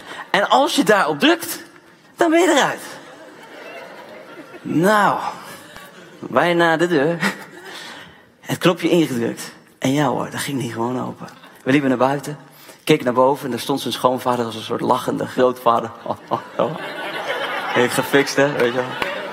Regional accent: Pakistan; ik kom uit Pakistan. Dan heb je af en toe Engels en af en toe Nederlands door elkaar.

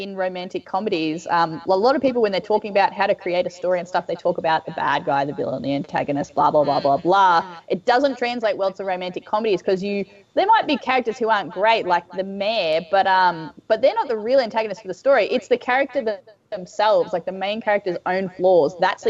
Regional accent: Australia; Like, I may not be from a southern small town, but I am from a very rural area as a kid

